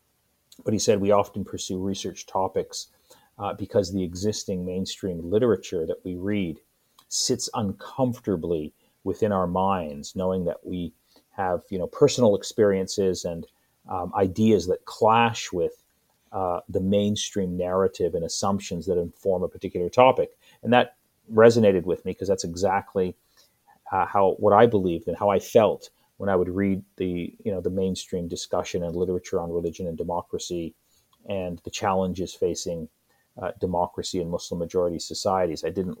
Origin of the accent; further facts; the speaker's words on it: Canada; when I grew up in Canada, secularism was broadly associated with a set of positive attributes.